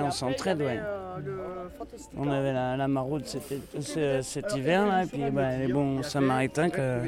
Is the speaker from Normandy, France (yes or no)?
yes; Cherbourg, Normandy, France; Moi, je suis du Nord-Cotentin, moi, je suis de Cherbourg.